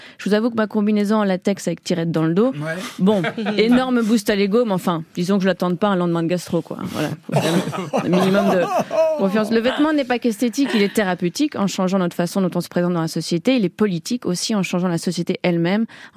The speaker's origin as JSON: {"language": "French", "country": "Belgium", "said": "c'est un pays dont je suis un tout petit peu familière, parce que je suis belge."}